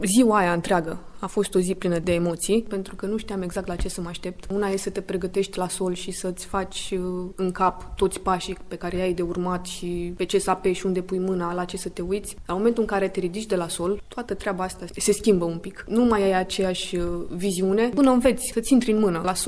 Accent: Brăila, Brăila County, Romania; Eu sunt deloc din Brăila și zona în care locuiam era înconjurată de unități militare.

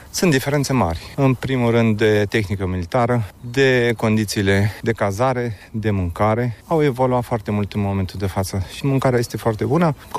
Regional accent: Roșiorii de Vede, Teleorman, Romania; now in Craiova, Romania; sunt din Roșiorii de Vedere, din Telorman, locuiesc în Craiova din 2003, vârsta 45 de ani.

